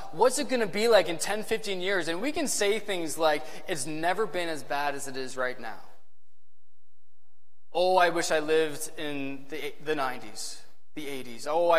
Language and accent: English; Canada; I'm a Canadian, so my heart is for Canada.